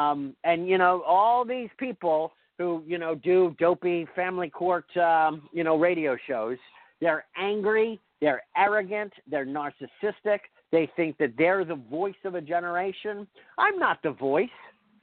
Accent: United States; As an American citizen, I have free speech and I have free choice

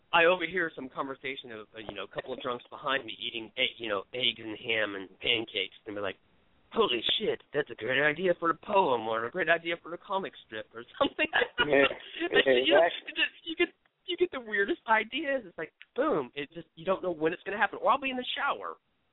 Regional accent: Ohio, United States; I'm from Ohio, so I'm right there next to Indiana.

